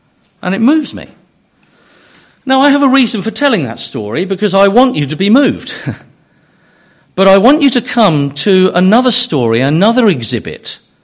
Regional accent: United Kingdom; I guess I'm British and animal stories sort of get to the emotions.

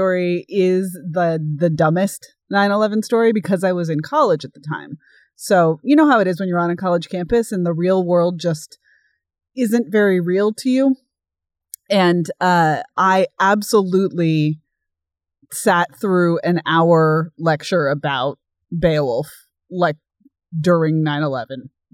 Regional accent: Washington, District of Columbia, United States; I would say that, you know, growing up in Washington, D.C., politics was the background noise of my life

